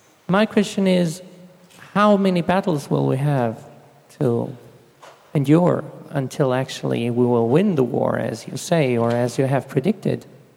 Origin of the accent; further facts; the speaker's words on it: Darmstadt, Hesse, Germany; I come from Darmstadt.